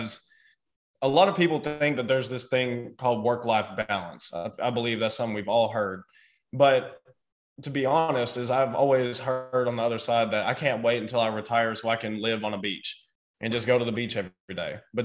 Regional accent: the South, United States; this thing that I think is interesting growing up in the South, especially from what I've seen, is men are expected to go to work

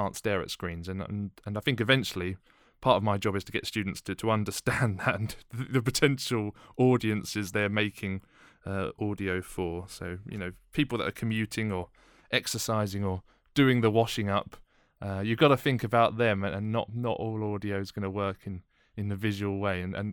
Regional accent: London, United Kingdom; I grew up in London.

